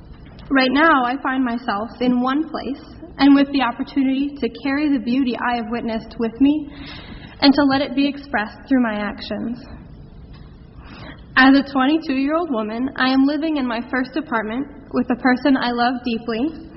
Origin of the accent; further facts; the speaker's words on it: Oconomowoc, Wisconsin, United States; I hail from Oconomowoc, Wisconsin, and the little congregation of the Lake Country area where my parents were founding members.